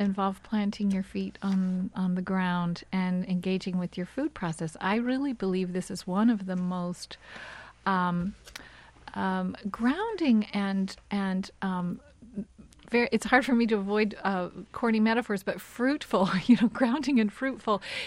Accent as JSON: {"language": "English", "region": "Kentucky", "country": "United States", "said": "I often meet people who think that because I'm from Kentucky, I might be a backward person."}